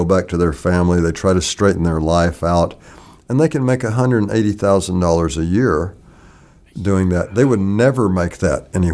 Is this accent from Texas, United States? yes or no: yes; Texas, United States; also born or lived in Arkansas; I actually went from Houston out there. So I grew up in Texas and Arkansas.